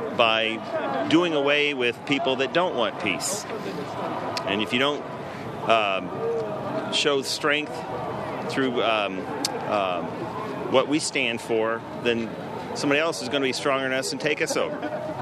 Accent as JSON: {"language": "English", "town": "Indianapolis", "region": "Indiana", "country": "United States", "said": "Indianapolis as well."}